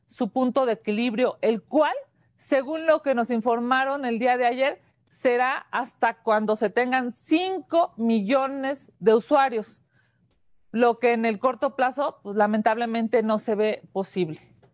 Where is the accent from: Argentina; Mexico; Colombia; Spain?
Mexico; nos hemos dado como mexicanos instituciones para proteger la Constitución